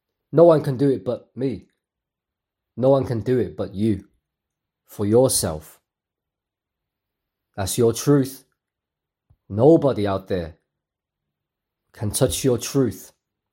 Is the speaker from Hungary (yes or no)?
no; Hong Kong; first language Cantonese; I'm Cantonese. My family's from Hong Kong. I'm from Hong Kong.